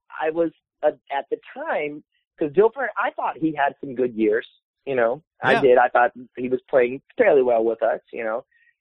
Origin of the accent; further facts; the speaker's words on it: Tampa, Florida, United States; And I know I was turning 21 the Super Bowl was at Raymond James Stadium, and that was my hometown.